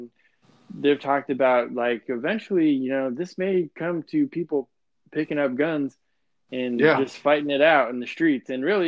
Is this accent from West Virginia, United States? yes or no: no; Denver, Colorado, United States; if you go drive down, like in Denver, I'm from Denver, and like entire downtown Denver has gotten destroyed by this, dude.